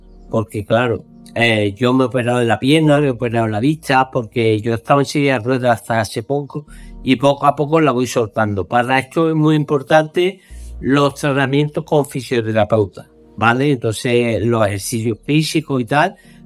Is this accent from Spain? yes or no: yes; Seville, Andalusia, Spain; tengo 55 años, soy de Sevilla